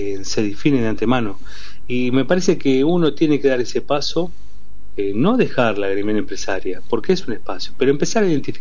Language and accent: Spanish; Argentina; Y yo no puedo permitir, como argentino, no tener un proyecto colectivo donde todos estemos incluidos.